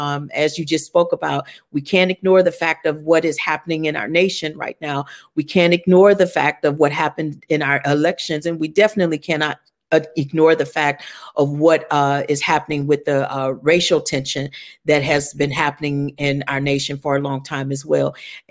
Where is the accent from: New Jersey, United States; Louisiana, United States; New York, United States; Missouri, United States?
Missouri, United States; St. Louis; My hometown is here in St. Louis. I was born and raised here.